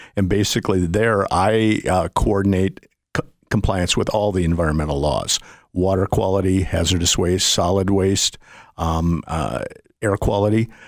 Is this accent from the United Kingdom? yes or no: no; St. Paul, Minnesota, United States; also born or lived in San Diego, United States; Born and raised in St. Paul. After high school, I was not able to afford college, so I went into the U.S. Navy in 1972